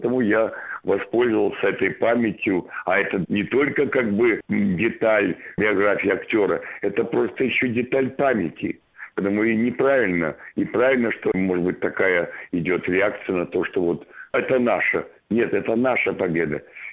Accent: Makiivka, Donetsk Oblast, Ukraine; Вот я тоже поступил из Макеевки в Киеве, не размовляв украинскую мову

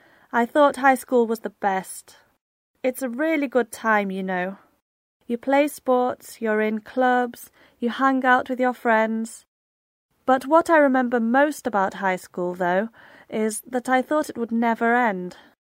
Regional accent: Ireland; accent: Irish; now in Spain; Really? I thought I lost my Irish accent after moving south from Ireland to Spain.

